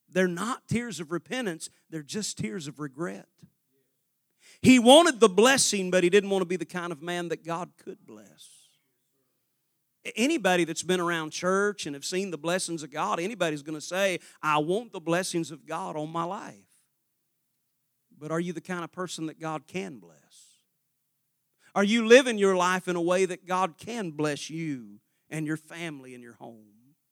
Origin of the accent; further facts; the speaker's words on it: Arkansas, United States; I'm from Arkansas, man. The Clintons know all about that.